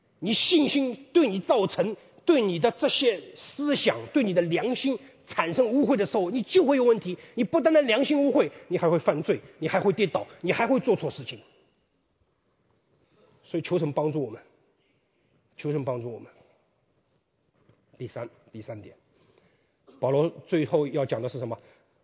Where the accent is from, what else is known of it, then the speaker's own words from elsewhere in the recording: China; 我们中国人叫临时还可以抱一抱嘛